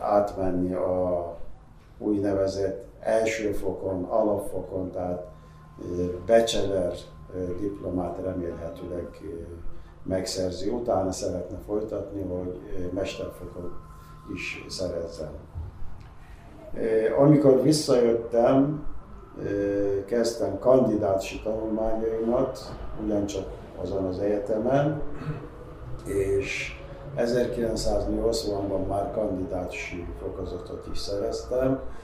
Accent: Iraq; Hungarian is a second language; now in Hungary; Irakban, mint Irakból származom

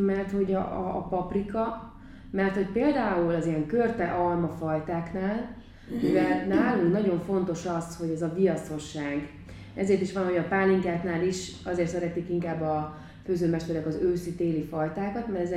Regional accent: Budapest, Hungary; érdekes, hogy én Törzsgyökeres 7. kerületi vagyok.

